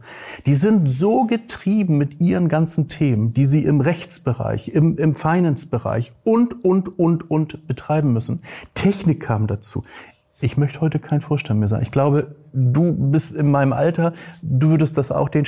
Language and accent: German; Hamburg, Germany; ich bin waschechter Hamburger